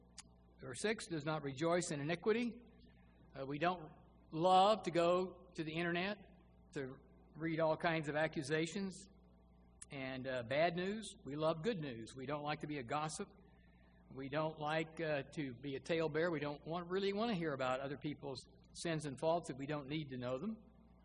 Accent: the South, United States; growing up in the South, though, it was an interesting combination

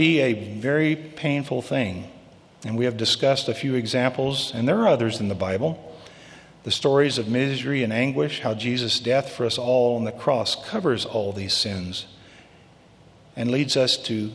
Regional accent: Arkansas, United States; Growing up in Arkansas, I rode the bus to and from school every day.

